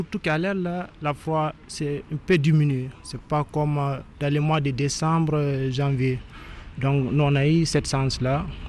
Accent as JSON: {"language": "French", "country": "Guinea", "moved": "yes", "lives_now": "Italy", "said": "Parce que depuis, j'ai quitté la Guinée mars 2016. Je suis arrivé en Italie le 23 octobre 2016."}